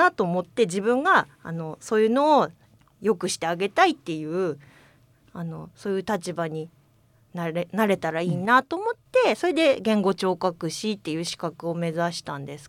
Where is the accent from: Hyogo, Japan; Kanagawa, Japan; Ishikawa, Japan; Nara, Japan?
Ishikawa, Japan; Hakui; moved away as an adult; also born or lived in Niigata; now in Tsubame, Japan; 私石川県羽咋市出身、大学で新潟市の方に来まして、そこで4年間過ごしてから、病院勤務をしてたんですけど、それでまあ三条市、まあ燕三条と、まあ、こっちの界隈の方に来た